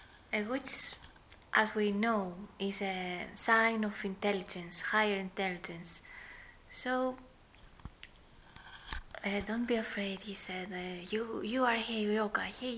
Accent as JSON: {"language": "English", "country": "Greece", "said": "I come from Greece, and I know the sea."}